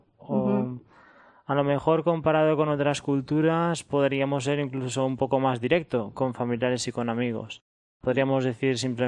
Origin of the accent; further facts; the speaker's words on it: Valencian Community, Spain; Sí, por Valencia más o menos.